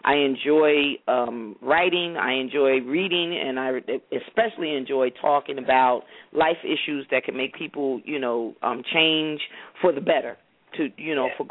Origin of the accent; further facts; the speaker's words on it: Somerset, New Jersey, United States; I'm from Somerset, New Jersey.